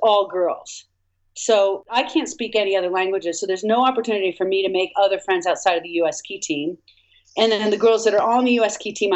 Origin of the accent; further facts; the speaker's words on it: Vermont, United States; I grew up in Vermont. I don't have any experience in downhill.